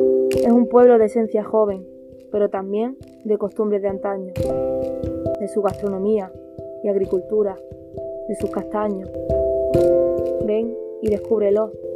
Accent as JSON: {"language": "Spanish", "town": "Jubrique", "region": "Andalusia", "country": "Spain", "tie": "born or raised there", "said": "como voz rural de mi pueblo, Jubrique, voy a intentar transmitirte su esencia."}